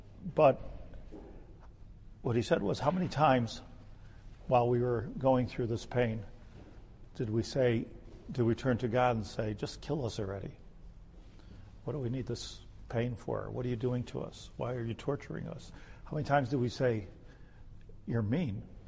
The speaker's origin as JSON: {"language": "English", "country": "United States", "tie": "born or raised there", "said": "when I grew up in America, like most of you, like, okay, that's over with, you know, we got past that."}